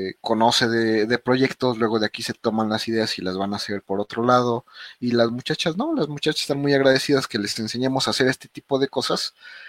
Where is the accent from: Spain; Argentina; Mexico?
Mexico; No sé si solo México sea así o todo el mundo, pero bueno, quiero pensar que nada más somos los mexicanos.